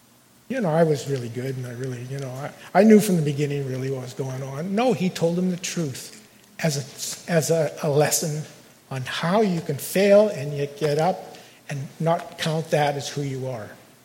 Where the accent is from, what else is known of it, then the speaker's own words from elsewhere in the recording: Chilliwack, British Columbia, Canada; I grew up in Chilliwack. Some of you know where that is down the road?